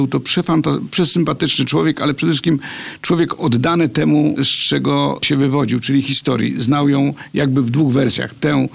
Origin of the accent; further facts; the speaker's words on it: Miłków, Lower Silesian Voivodeship, Poland; born there; No tak, urodziłem się w Miłkowie